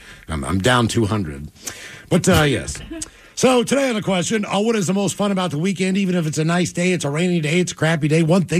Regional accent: West Virginia, United States; As far as music goes, from my home state of West Virginia, I picked in my mind what I believe to be the greatest artist to ever come out of the state of West Virginia.

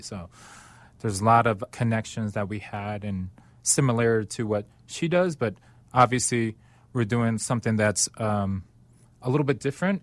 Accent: Chicago, Illinois, United States; Growing up in Chicago, went to grade school, high school, and I decided junior in high school, I need to find something that I'm good at or need to go to college.

